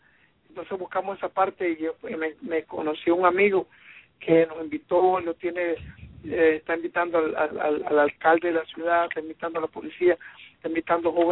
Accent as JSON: {"language": "Spanish", "country": "Nicaragua", "said": "vamos para Nicaragua, ahí la costa atlántica, después bajamos a mi pueblo"}